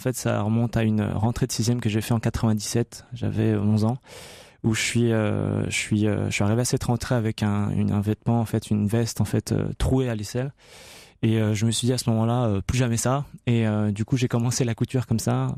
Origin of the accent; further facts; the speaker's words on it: Troyes, Grand Est, France; born there; also born or lived in Nancy; Et à 18 ans, j'arrive à Nancy. Je suis né à Troyes. J'arrive à Nancy